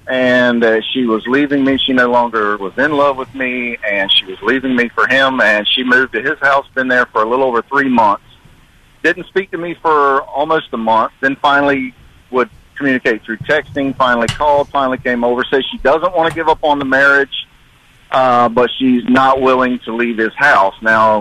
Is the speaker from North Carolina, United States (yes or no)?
yes; North Carolina, United States; Well, I'm from Currituck County, which is near the Outer Banks of North Carolina